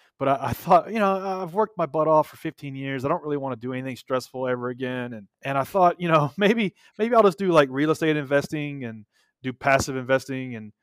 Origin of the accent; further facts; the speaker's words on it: Tennessee, United States; Like, I'm from Tennessee.